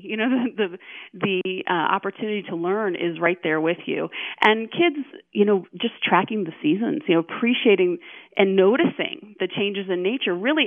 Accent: Virginia, United States; born or raised there; also born or lived in Illinois

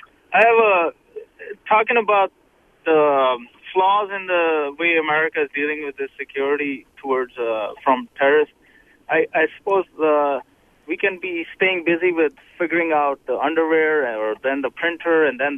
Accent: Pakistan; I come from Pakistan

